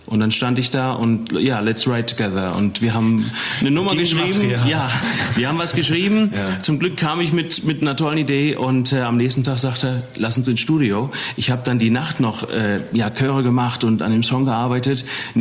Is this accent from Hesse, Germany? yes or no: yes; Eppstein, Hesse, Germany; now in Los Angeles, United States; Ja, von Wiesbaden oder von Eppstein. Ich komme ursprünglich aus Eppstein.